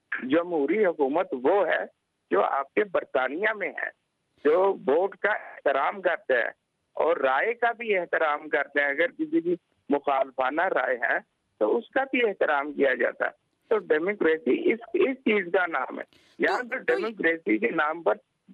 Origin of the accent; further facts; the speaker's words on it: Lahore, Punjab, Pakistan; تو یہ تو اپنے شہر لاہور میں پینے کا صاف پانی مہیا نہیں کر سکے.